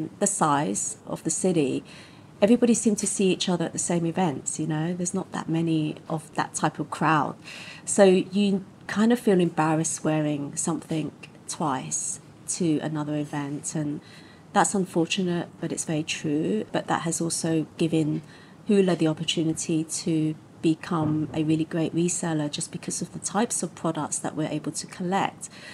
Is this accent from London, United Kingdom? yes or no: yes; London, United Kingdom; now in Hong Kong; I come from London